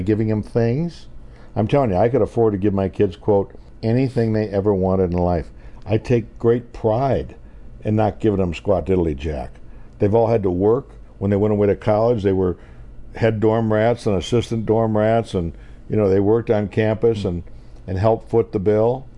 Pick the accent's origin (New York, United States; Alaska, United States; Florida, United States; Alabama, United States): New York, United States; When we grew up in New York State, and we used to play sandlot everything, football, hockey in the street, baseball in the summertime